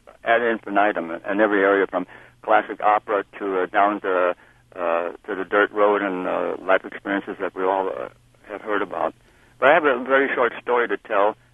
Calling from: Chicago, Illinois, United States

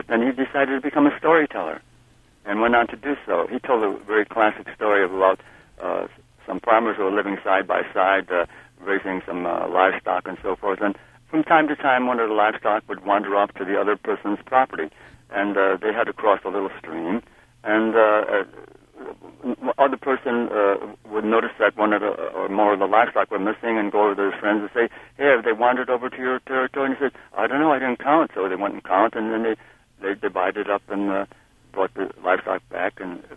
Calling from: Chicago, Illinois, United States

